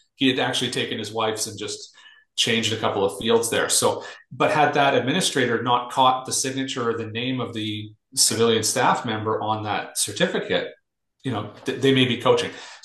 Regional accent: Canada; And so there's that false assumption as a Canadian that if you get a certificate with the Ottawa Police Service crest on there, you can have confidence

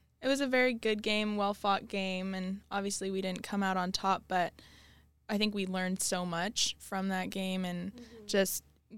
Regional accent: Australia; born there; I was born in Australia.

